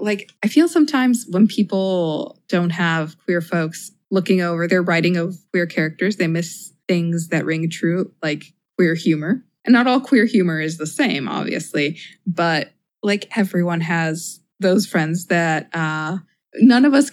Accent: Mexico; I call it kind of like the ephemera of growing up in Mexico.

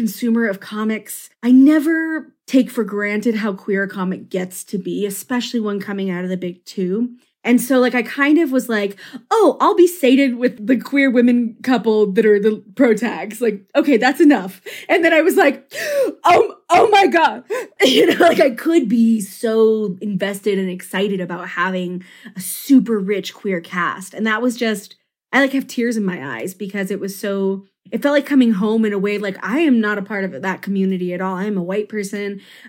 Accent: Pagosa Springs, Colorado, United States; Oh, I'm from Pagosa Springs, Colorado. It's like a tiny, itty bitty little ski town.

